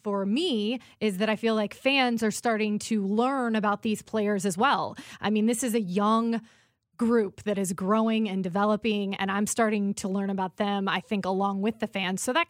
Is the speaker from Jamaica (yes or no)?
no; Indiana, United States; my roots growing up in Indiana. I played basketball through high school